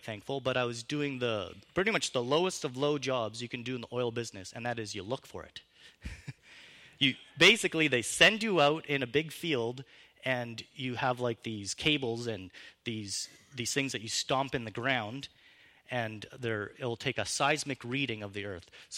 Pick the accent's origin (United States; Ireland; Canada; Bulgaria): Canada; Summerland, British Columbia; Some of you know that I grew up in Summerland, and I lived there for quite a long time.